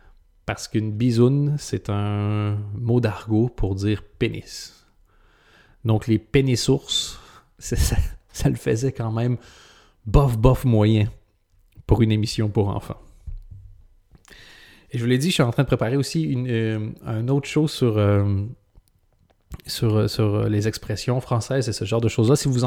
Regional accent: Canada; moved away; c'est quelque chose qui me fascine depuis que j'ai quitté le Canada, donc il y a au moins une quinzaine d'années.

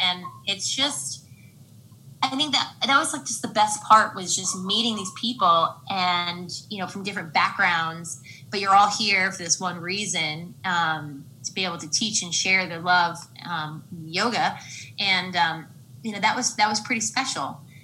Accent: New Jersey, United States; also born or lived in Boston; now in Central Jersey, United States; we ended up moving from Boston to New Jersey. I grew up in Northern Jersey, but my dad and lived here in Central Jersey.

